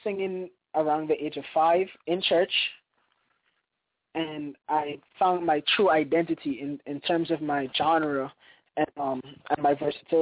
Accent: Guyana; Growing up in South America, Guyana, a lot of people would refer to it as the West, as the Caribbean, but it's not the Caribbean. It's South America, but it's West Indian.

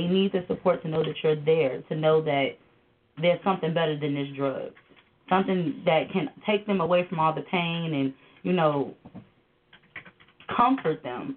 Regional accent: Chicago, Illinois, United States; And I grew up in Chicago, so from being in South Suburbs, from Calumet City, Lansing, Dalton, Harvey, to Riverdale, going into Chicago, it was no different.

